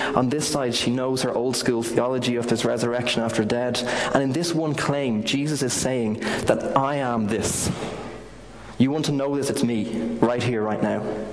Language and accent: English; Ireland; As Irish people, I don't think we're very good at this.